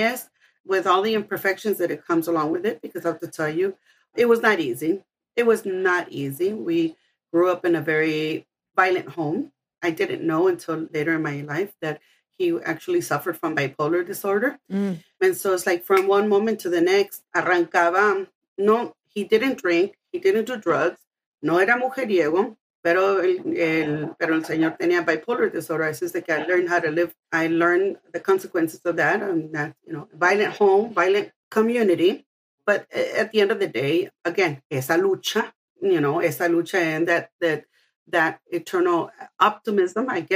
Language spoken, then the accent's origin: English; Los Angeles, California, United States; I was undocumented. I grew up in Pico Union and I grew up with 2 sisters, my mother, my stepfather